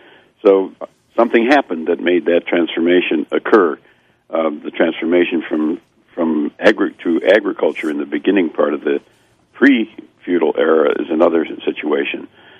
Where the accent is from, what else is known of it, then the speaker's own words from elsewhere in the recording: Wisconsin, United States; I'm originally from Wisconsin, and there's a lot of co-op activity in that state and in the Midwest